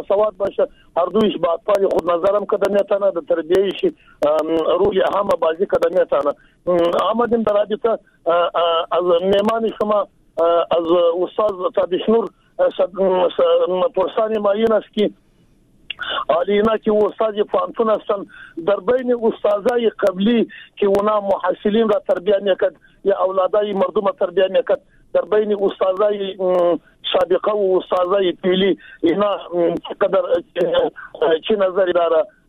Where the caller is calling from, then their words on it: Jowzjan, Afghanistan; پشتون هستم از جوزیان.